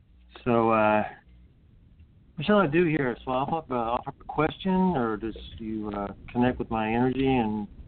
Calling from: North Carolina, United States; I'm in the western part of North Carolina in the Smoky Mountains.

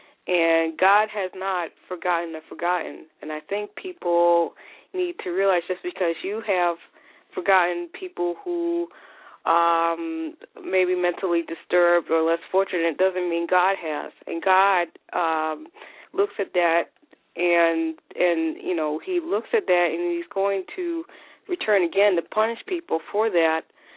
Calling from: Connecticut, United States; I'm calling from Connecticut.

